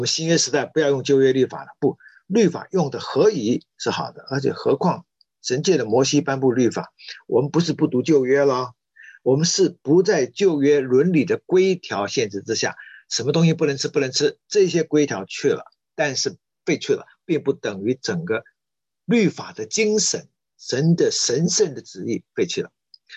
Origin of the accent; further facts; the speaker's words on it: China; now in Boston, United States; 不然我们中国人活不下去了